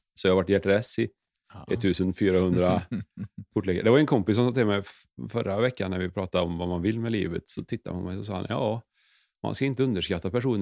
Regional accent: Säffle, Värmland, Sweden; Och för att det blev ett liv som jag inte hade föreställt mig när jag växte upp i Säffle.

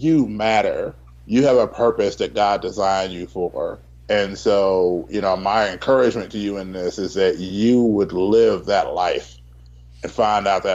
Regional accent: Tennessee, United States; especially in my hometown in Tennessee, I was looked at as, well, he's never going to quite be like us.

